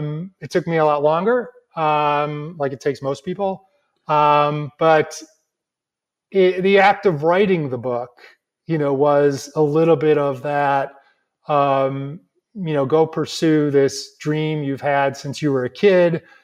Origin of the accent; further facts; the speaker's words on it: LaGrange, Illinois, United States; The book also takes place in a fictionalized version of my hometown of LaGrange, Illinois.